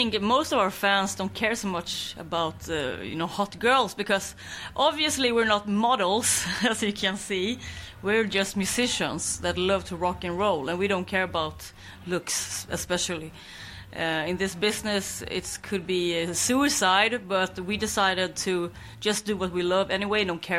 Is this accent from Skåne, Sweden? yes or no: yes; Skåne, Sweden; English is a second language; I'm going on a small vacation to my hometown in Skåne to visit my mother.